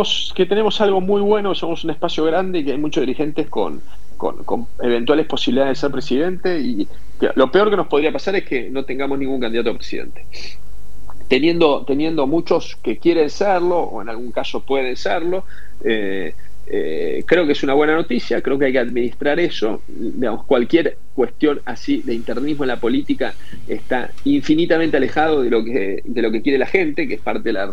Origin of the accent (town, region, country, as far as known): Argentina